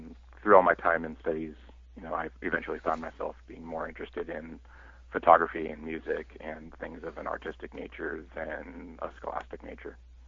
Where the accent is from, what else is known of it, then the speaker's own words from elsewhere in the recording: Los Angeles, California, United States; Well, I grew up in Los Angeles.